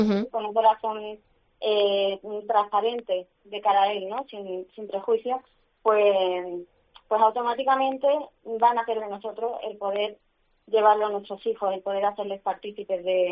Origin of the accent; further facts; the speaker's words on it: Málaga, Andalusia, Spain; accent: Malaga; Yo ya me podéis ver que tengo un poquito de acento malagueño. Y bueno, yo me he criado casi toda mi vida en Málaga, aunque mis padrinos son de Segovia.